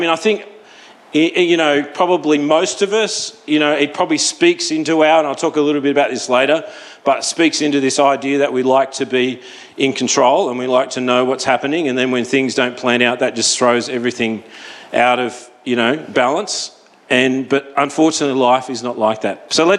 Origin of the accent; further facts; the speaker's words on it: Wagga Wagga, New South Wales, Australia; I'm from Wagga, I'm a country boy, you know, and I'm living in the city